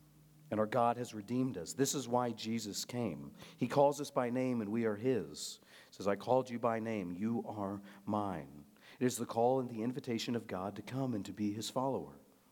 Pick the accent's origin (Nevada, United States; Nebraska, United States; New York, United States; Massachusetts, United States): Nebraska, United States; Now, I grew up in Nebraska. That's about as far from serious water as you can get and still be in the United States.